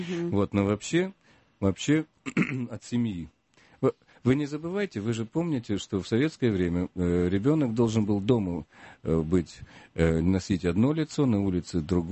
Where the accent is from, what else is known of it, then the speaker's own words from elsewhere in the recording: Rostov-on-Don, Rostov Oblast, Russia; born there; Я родился в Ростове, это третий концерт в туре.